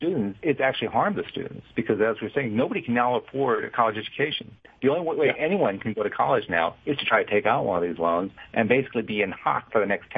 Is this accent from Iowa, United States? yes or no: no; Schenectady, New York, United States; I remember I grew up in Schenectady, New York. There's a small college there called Union College